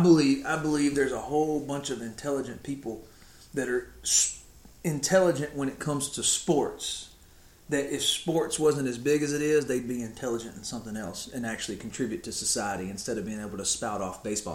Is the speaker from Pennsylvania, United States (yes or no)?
no; Mississippi, United States; I don't really follow sports, but I'm from Mississippi. So up until last night, you know, both of the Mississippi teams were undefeated all the way into the season.